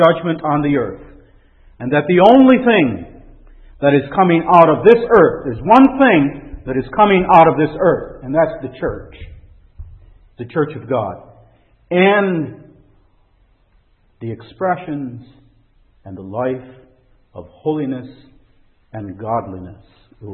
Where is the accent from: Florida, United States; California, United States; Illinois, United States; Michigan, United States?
Illinois, United States; Chicago; We'd go in Chicago, I come from Chicago, and there used to be a McCormick place.